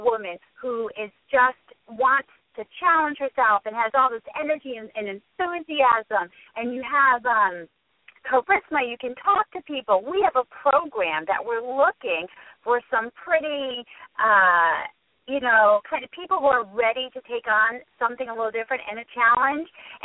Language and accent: English; Rhode Island, United States; I'm from Rhode Island